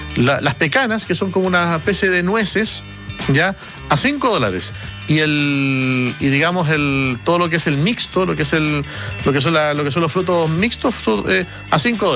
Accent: Temuco, Araucanía, Chile; de Temuco.

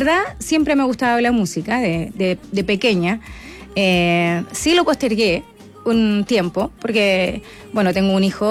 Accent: El Quisco, Valparaíso, Chile; soy del Quisco, de la provincia de San Antonio, representando allá esos lindos lugares.

